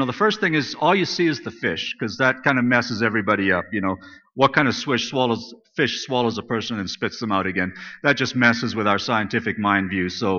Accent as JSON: {"language": "English", "region": "Saskatchewan", "country": "Canada", "tie": "born or raised there", "said": "But when I was a kid growing up in Saskatchewan"}